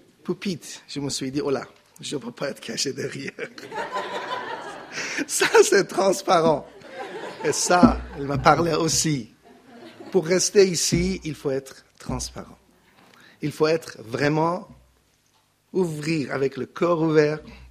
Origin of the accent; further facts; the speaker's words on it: Iran; French is a second language; chez nous, en Iran, on est des chiites.